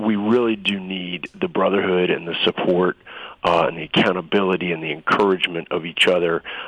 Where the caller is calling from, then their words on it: Kuwait; I'm calling from Kuwait.